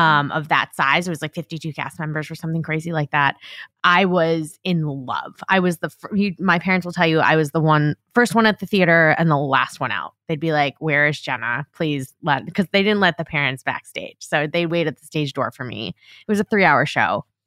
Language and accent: English; Long Island, New York, United States; Yeah. I grew up on Long Island.